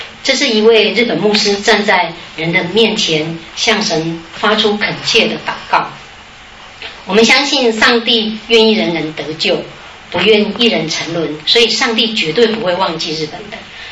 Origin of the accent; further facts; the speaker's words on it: Taiwan; 听说一年到日本旅游有120几万人我们台湾人是冠军